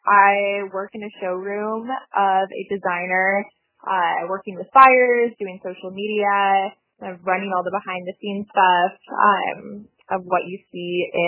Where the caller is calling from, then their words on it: Los Angeles, California, United States; I'm currently in the South Bay of Los Angeles.